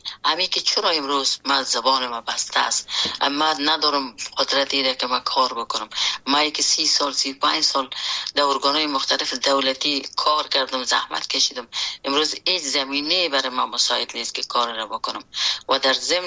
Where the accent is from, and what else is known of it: Afghanistan; born or raised there